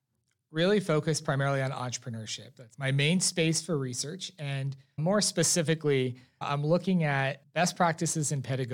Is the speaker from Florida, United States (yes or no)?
yes; Florida, United States; I'm less than 90 days back in Tallahassee, and I say back in because I am from Florida. I did do my undergraduate here.